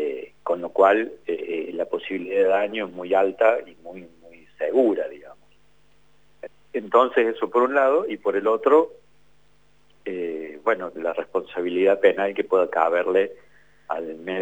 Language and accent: Spanish; Almafuerte, Córdoba, Argentina; así, aquí en Río Tercero, y el joven es de Almafuerte, yo soy de Almafuerte en realidad, digo aquí Río Tercero por la zona.